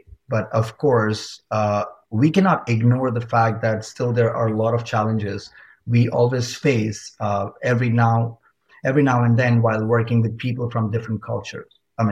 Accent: India; English is a second language; I personally know English, Hindi, and some regional languages of India, which is, of course, my mother tongue as well.

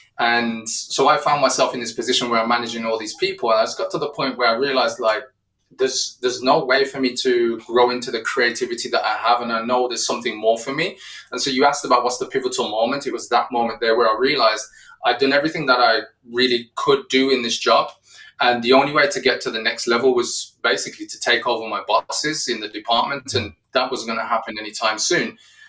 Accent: Wolverhampton, West Midlands, United Kingdom; And so in my hometown of Wolverhampton in the UK, I landed a slot on this pirate radio station at 15 years old.

